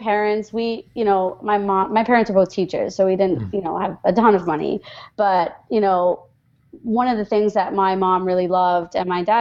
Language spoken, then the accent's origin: English; Trinidad & Tobago; I grew up in Trinidad and Tobago.